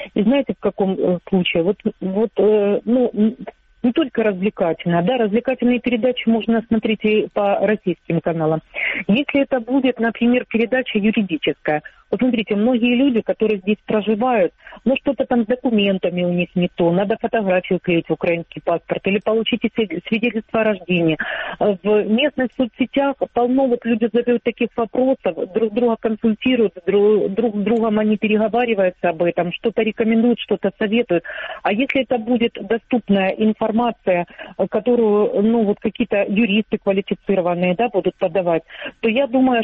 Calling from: Donetsk, Donetsk Oblast, Ukraine; Я с оккупированной территории города Донецка.

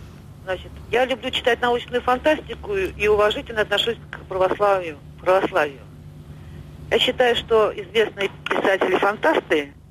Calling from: Saint Petersburg, Russia; я живу, я звоню вам из Красовселовска.

